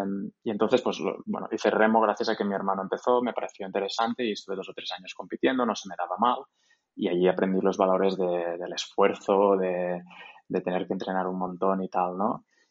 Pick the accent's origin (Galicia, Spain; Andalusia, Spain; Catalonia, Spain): Catalonia, Spain; Tortosa; A los 25 años decidí bajar a un punto intermedio entre Tortosa, de donde soy yo, y Barcelona, que es en Reus Tarragona